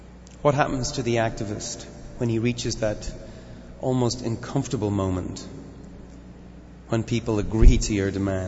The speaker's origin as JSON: {"language": "English", "country": "Ireland", "said": "I'm a rock star. I'm Irish."}